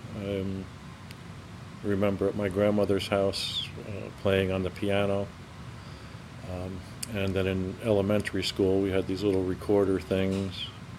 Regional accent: Hurley, New York, United States; was born in Kingston, in Kingston Hospital, 1955, as I said, and I grew up in Hurley, about 3 miles outside of Kingston, kind of an idyllic, I guess, childhood in a little tiny town with stone houses from the 1600s and 1700s.

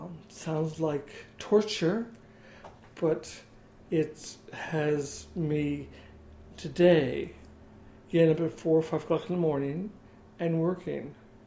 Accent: Indiana, United States; I was born in Northern Indiana. My family is Mennonite

